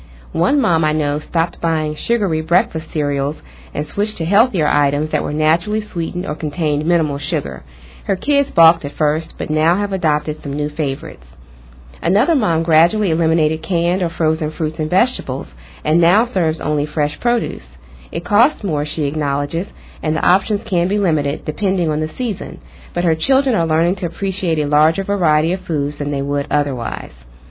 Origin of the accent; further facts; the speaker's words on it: Pine Bluff, Arkansas, United States; I am originally from Pine Bluff, Arkansas, if any of your listeners are familiar with that small town. It's about half an hour south of Little Rock, which is the capital. Grew up there